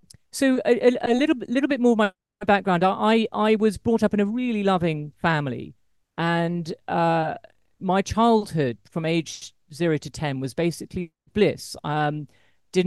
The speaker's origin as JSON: {"language": "English", "region": "England", "country": "United Kingdom", "tie": "born or raised there", "also_born_or_lived": "France / Dubai / Singapore", "lives_now": "Japan", "said": "I'm British. I was brought up in England. I've lived overseas a lot, including France, including Dubai, Singapore, and now Japan."}